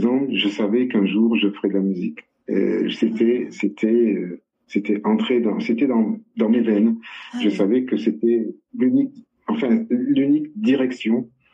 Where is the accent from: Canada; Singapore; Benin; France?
Benin; Porto-Novo, Ouémé; born there; je suis né au Bénin, à Porto Novo.